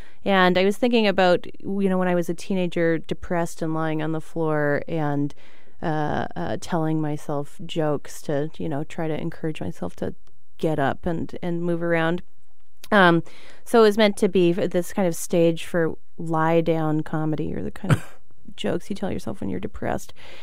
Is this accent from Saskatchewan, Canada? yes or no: no; Victoria, British Columbia, Canada; I'm from Victoria, British Columbia, on Vancouver Island. So as far west as you can go.